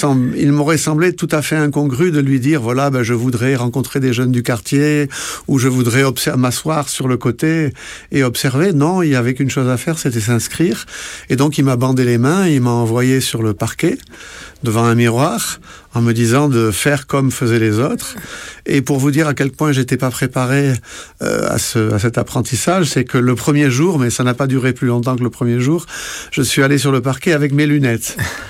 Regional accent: France; moved away; comme évidemment je venais de France

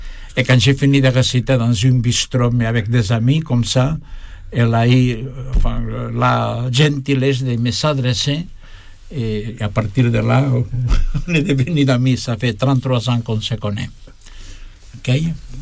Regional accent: Spain; French is a second language; Moi, je suis né dans l'Espagne franquiste, profonde.

